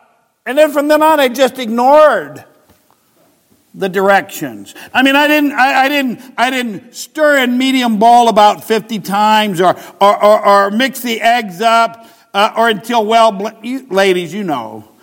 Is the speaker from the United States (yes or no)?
no; Ireland; I'm Irish.